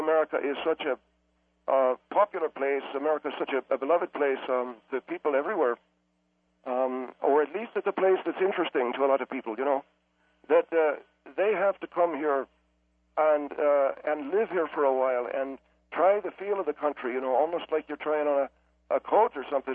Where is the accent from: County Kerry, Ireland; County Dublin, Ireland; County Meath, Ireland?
County Meath, Ireland; moved away as an adult; now in United States